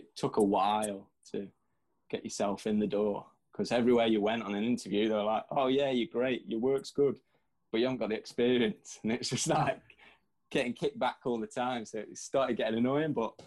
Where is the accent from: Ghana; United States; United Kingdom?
United Kingdom; Midlands; I'm from the Midlands.